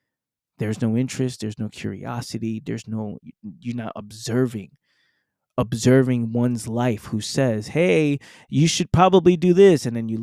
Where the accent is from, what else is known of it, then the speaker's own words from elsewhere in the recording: Bronx, New York, United States; someone like myself, born and raised in the Bronx, New York, in an environment that's so limited